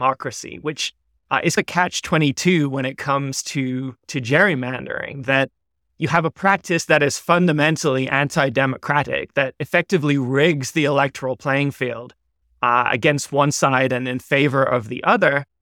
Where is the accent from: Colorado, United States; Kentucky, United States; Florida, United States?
Florida, United States; here in my home state of Florida